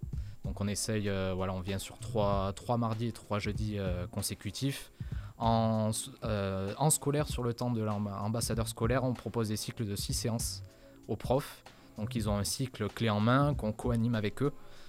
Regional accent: Southwest France, France; Moi, je suis originaire du Sud-Ouest.

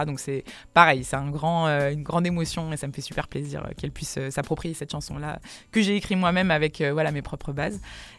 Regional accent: Paris, Île-de-France, France; J'ai grandi dans le Marais, du coup, dans le quatrième.

